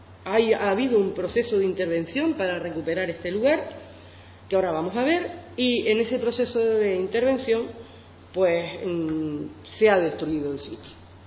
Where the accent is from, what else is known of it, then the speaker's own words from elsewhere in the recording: Güímar, Canary Islands, Spain; porque soy de Güímar, y entonces me ha tocado la identidad, ¿no?